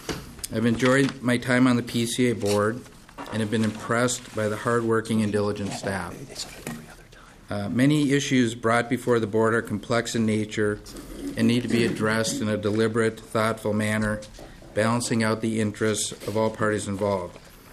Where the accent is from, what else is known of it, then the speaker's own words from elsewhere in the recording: Duluth, Minnesota, United States; I was born and raised in Duluth.